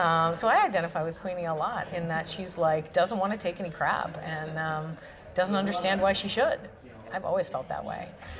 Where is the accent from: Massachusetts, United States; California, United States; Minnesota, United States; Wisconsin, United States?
Massachusetts, United States; Boston; now in Texas, United States; Like, I'm from Boston, so I'm a little rougher.